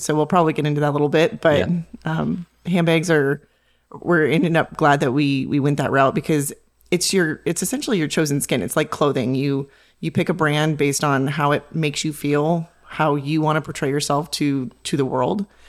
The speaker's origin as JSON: {"language": "English", "region": "Montana", "country": "United States", "tie": "born or raised there", "said": "And didn't know a lot of military spouses growing up in Montana. Wasn't a base near us."}